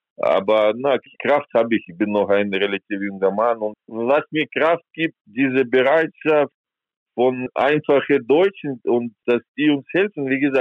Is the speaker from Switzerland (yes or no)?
no; Ukraine; German is a second language; dann ich als Landsmann, als Ukrainer, ich muss das auch machen.